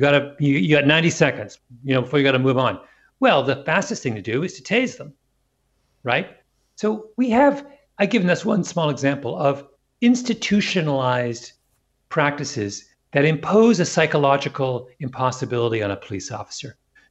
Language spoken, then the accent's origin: English; Canada; now in United States; I am biracial, which matters. I grew up in Canada, very different environment than here in the United States.